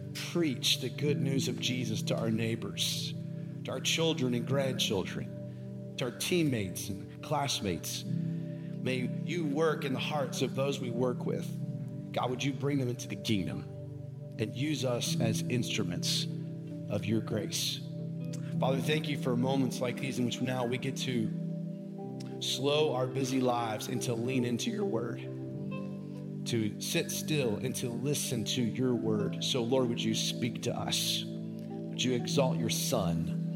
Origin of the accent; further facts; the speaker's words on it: Kentucky, United States; growing up in Kentucky, it is the desire and goal of most boys to one day wear the great jersey of the blue and white with Kentucky across the chest.